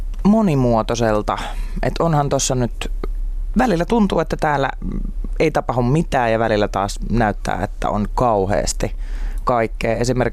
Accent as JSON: {"language": "Finnish", "town": "Joensuu", "region": "North Karelia", "country": "Finland", "said": "koska Joensuusta olen lähtöisin"}